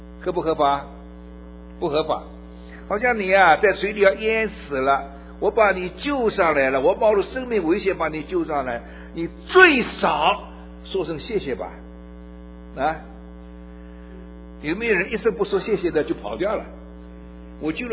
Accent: China; 今天福音传遍天下，我们中国人离主这么远，福音传到中国了

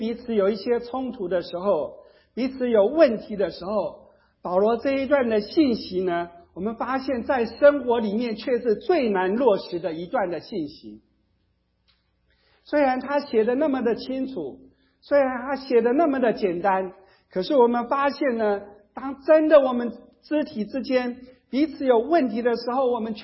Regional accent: China; 其实我们中国人的善恶都是以我们个人为出发

